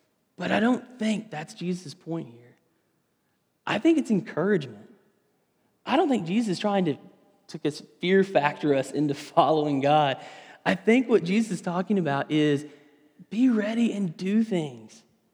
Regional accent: Kentucky, United States; I want to take you back real quick to my childhood. I grew up in Western Kentucky, and we had an elder named Lewis.

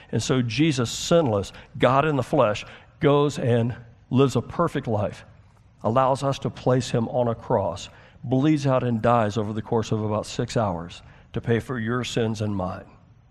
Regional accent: United States; I'm American. I don't like that. Like, it's in my blood to fight.

